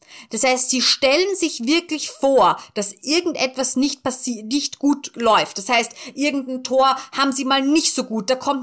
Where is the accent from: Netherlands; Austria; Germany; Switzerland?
Austria; ich komme aus Österreich